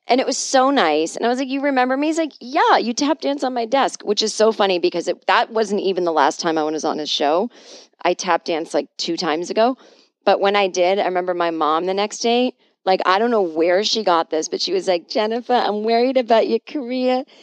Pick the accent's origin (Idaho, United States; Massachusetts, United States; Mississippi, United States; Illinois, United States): Massachusetts, United States; Boston; I grew up in Boston. I grew up Catholic.